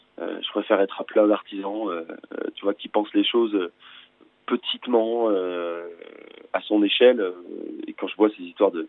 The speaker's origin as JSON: {"language": "French", "region": "Auvergne-Rhône-Alpes", "country": "France", "said": "Moi, je viens d'Ardèche, donc pour le coup. J'étais souvent avec mon père dans les champs"}